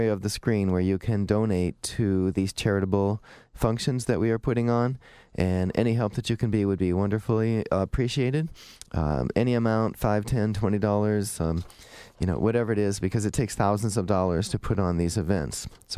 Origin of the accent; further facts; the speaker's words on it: Twinsburg, Ohio, United States; I grew up in Twinsburg.